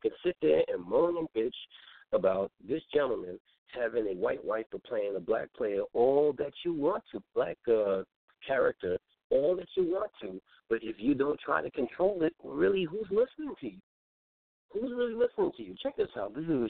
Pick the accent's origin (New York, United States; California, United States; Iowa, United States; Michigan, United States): New York, United States; Brooklyn; See, I'm from Coney Island in Brooklyn, New York, brothers and sisters. And Coney Island is a community with mostly black people, some Spanish black.